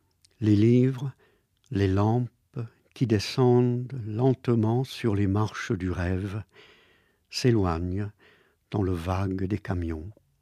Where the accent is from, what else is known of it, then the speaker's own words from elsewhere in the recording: England, United Kingdom; French is a second language; now in France; je suis anglais d'origine, j'ai la nationalité française, mais j'ai du sang presque entièrement anglais dans les veines. J'ai été éduqué à Cambridge